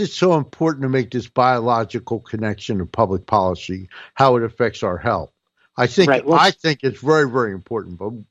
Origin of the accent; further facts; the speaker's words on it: New Jersey, United States; I grew up in North New Jersey, but I grew up in a segregated neighborhood